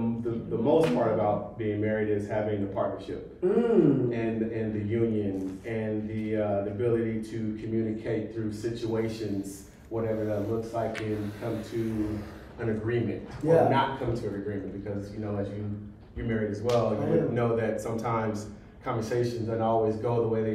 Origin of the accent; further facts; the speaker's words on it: Oklahoma City, Oklahoma, United States; born and raised in Oklahoma City.